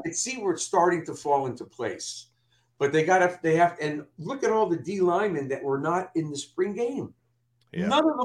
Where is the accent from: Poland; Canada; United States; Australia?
United States; Newark, New Jersey; I don't want to say it's analogous to me growing up in Newark, but we were poor.